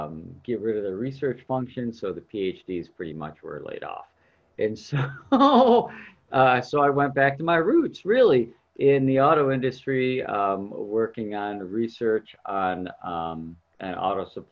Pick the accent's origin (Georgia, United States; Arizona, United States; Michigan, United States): Michigan, United States; Detroit; I grew up here in the Detroit area, went to Michigan Tech.